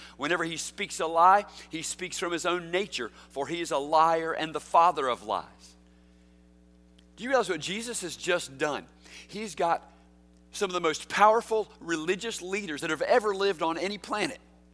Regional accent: the South, United States; You know, I was born and reared in the South. You can probably tell from the way I talk.

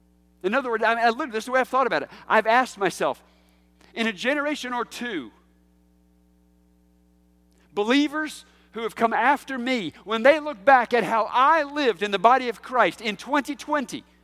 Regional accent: Charlotte, North Carolina, United States; I grew up white in Charlotte, North Carolina.

